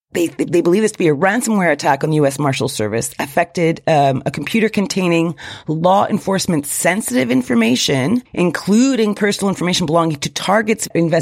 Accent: United States; Yeah, I'm American.

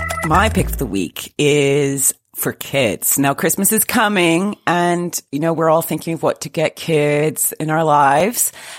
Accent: Canada; I know the shop, being Canadian.

